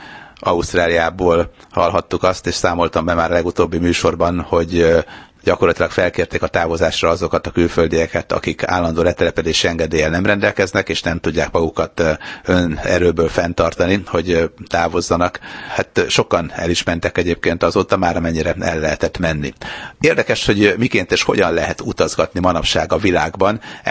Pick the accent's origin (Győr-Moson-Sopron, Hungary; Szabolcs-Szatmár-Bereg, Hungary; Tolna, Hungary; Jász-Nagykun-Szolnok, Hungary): Győr-Moson-Sopron, Hungary; Sopron; Korábban mi Sopronba laktunk, én soproni vagyok, ott is születtem